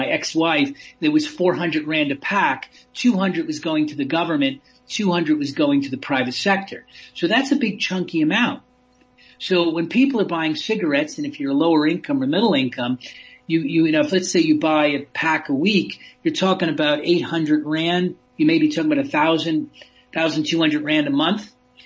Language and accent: English; United States; accent: American; now in South Africa; I'm an American accent; you can hear it. I've been in South Africa a long time. I'm a South African citizen now.